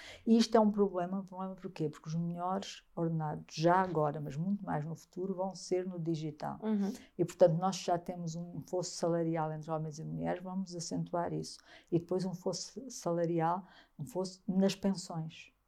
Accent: Beja, Portugal; um jornal da Terra, de Beja, de onde eu sou

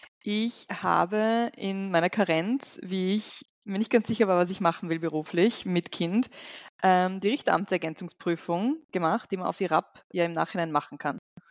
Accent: Vorarlberg, Austria; born there; moved away as an adult; now in Vienna, Austria; Ich bin in Vorarlberg geboren, bin dann eben ausgewandert nach Wien nach der Matura

